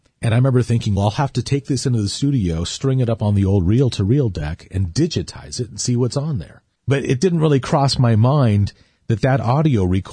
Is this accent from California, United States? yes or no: yes; La Habra, California, United States; North Orange County, I grew up in La Habra